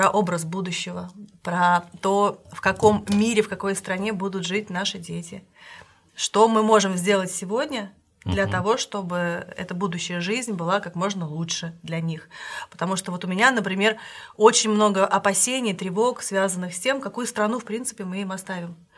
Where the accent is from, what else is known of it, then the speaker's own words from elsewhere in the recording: Kazan, Tatarstan, Russia; Я из Казани, да. Мама 4 детей.